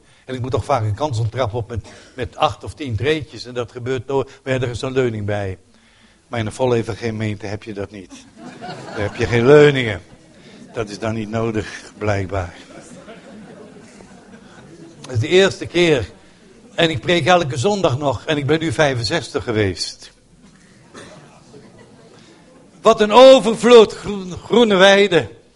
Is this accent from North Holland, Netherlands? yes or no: yes; Amsterdam, North Holland, Netherlands; Ik ben Amsterdammer, ik weet weinig van land en van bomen af.